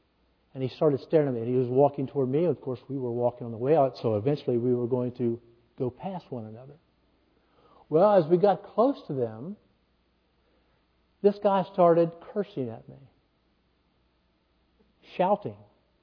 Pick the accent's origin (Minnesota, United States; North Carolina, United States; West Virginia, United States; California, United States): West Virginia, United States; Now, I'm from West Virginia, guys. I was chewing tobacco in the 8th grade. I was used to getting a bruise or two when I was growing up.